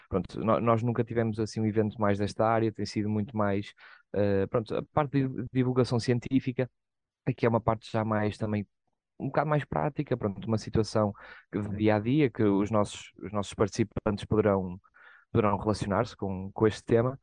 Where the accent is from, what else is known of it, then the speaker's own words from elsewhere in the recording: Espinho, Aveiro, Portugal; eu sou de Espinho, pronto, relativamente perto aqui da Aveiro. Pronto, eu vim para cá em 2019 estudar licenciatura em biotecnologia